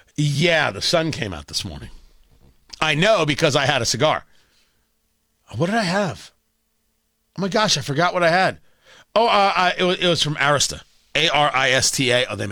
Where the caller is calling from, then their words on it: Indianapolis, Indiana, United States; So, you know, I come to you from Indianapolis, Indiana, and we're on it.